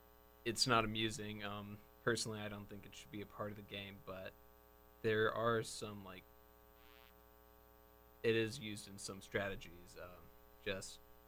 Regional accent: Texas, United States; I grew up in Texas, so football is the main one.

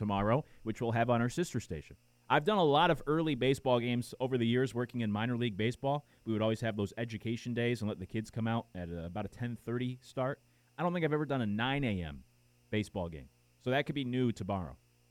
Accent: Connecticut, United States; I've made plenty of trips growing up in Connecticut. We'd go to Fenway, and you get rained on.

